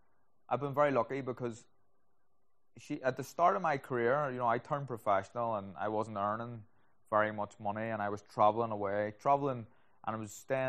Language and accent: English; Tigers Bay, Northern Ireland, United Kingdom; Me growing up in Tigers Bay, my wife growing up in Poldglass, it was a different type of life.